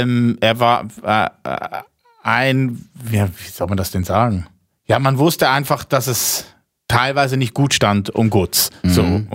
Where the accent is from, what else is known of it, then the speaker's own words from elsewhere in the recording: Lucerne, Switzerland; Also ich bin ein Luzerner also aus der Mitte von der Schweiz.